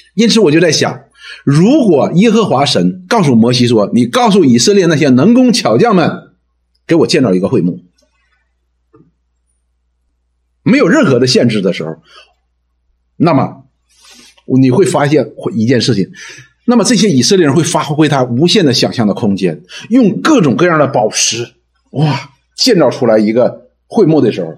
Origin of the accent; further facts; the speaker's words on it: China; 我们中国人鼓励是青出于蓝而胜于蓝